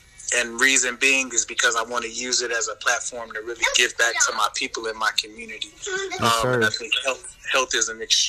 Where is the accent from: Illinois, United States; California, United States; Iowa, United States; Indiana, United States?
Illinois, United States; Chicago; now in Dayton, United States; I am from Chicago, Illinois, but I reside in the beautiful Dayton, Ohio area.